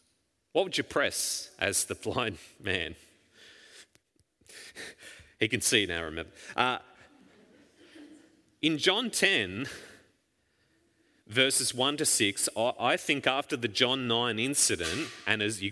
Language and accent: English; Queensland, Australia; For much of my childhood and adolescence, I grew up in the Darling Downs west of Brisbane, which is largely a horticultural and agricultural area.